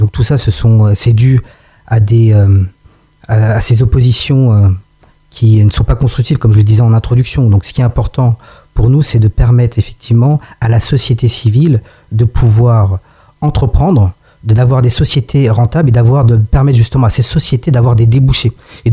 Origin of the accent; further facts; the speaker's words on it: Aubergenville, Île-de-France, France; j'ai grandi à Aubergenville. Donc, Aubergenville, en fait, c'est là où j'ai été à l'école Reine Astrid. J'étais au collège Arthur Rimbaud. J'ai été au lycée Van Gogh.